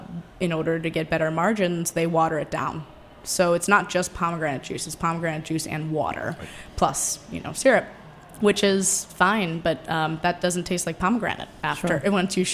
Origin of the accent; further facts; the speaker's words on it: Philadelphia, Pennsylvania, United States; Yeah, I'm originally from Philadelphia. And my mom was a caterer there